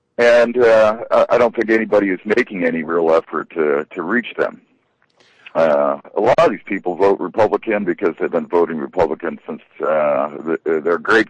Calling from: British Columbia, Canada; I'm up in BC today.

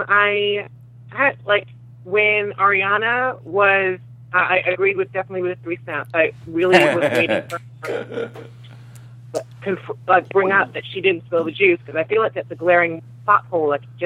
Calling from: Virginia, United States; I'm calling from Virginia.

